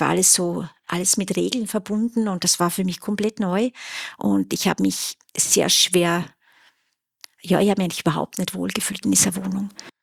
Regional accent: Lustenau, Vorarlberg, Austria; born there; also ich bin gebürtige Vorarlbergerin, bin in Lustenau geboren

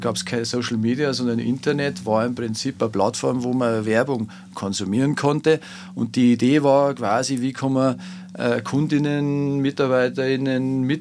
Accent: Bavaria, Germany; now in Innsbruck, Austria; Wie man hört, komme ich eigentlich ursprünglich aus Bayern

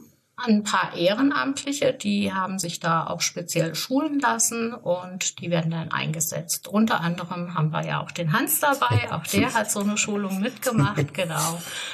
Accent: Offenbach, Hesse, Germany; now in Gersfeld, Germany; Genau, ich bin gebürtig aus Gersfeld. Ich wohne da auch. Ich bin zwar in Offenbach groß geworden, aber seit 2012

